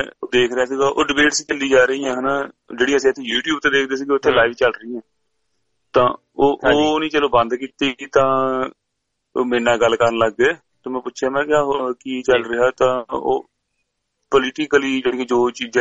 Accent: Punjab, India; ਚਲੋ ਅਸੀਂ ਪੰਜਾਬੀ ਹਾਂ, ਪੰਜਾਬੀ ਇੱਕੋ ਕੌਮ ਦੀ ਗੱਲ ਕਰ ਲਈਏ

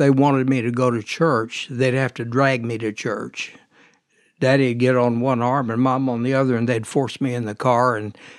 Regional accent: Muskogee, Oklahoma, United States; I grew up in Muskogee, Oklahoma. My dad sold clothes. I was born during the Depression.

